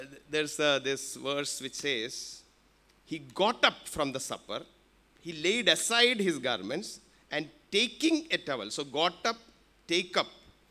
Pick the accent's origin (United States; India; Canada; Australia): India; No, I am an Indian. I was born here in India.